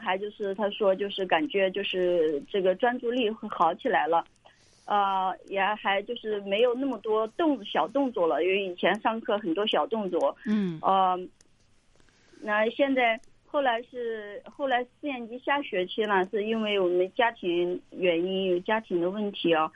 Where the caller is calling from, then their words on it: Hangzhou, Zhejiang, China; 我是杭州的那个